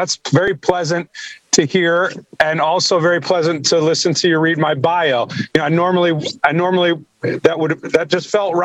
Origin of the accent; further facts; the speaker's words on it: Madison, Wisconsin, United States; I grew up in the Monroe District. I don't really know if there was a name for it. Just near West Side.